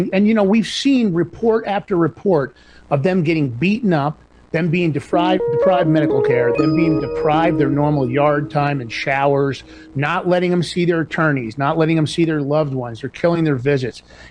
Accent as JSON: {"language": "English", "region": "New York", "country": "United States", "said": "Because I'm from New York, you know, Fordham Row in the Bronx."}